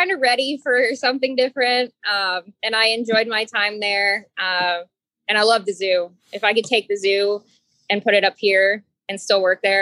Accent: Cincinnati, Ohio, United States; I'm from Cincinnati. So Cincinnati Zoo is my home zoo.

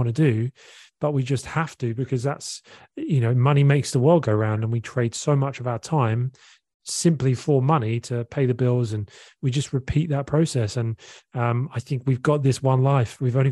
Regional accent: Eastbourne, South East England, United Kingdom; moved away as an adult; also born or lived in Australia; I was born in a place called Eastbourne in Sussex, which is on the south coast of England. And then I spent the first 24, 25 years of my life there. Then I lived in Australia for 2 years in the western suburbs of Sydney

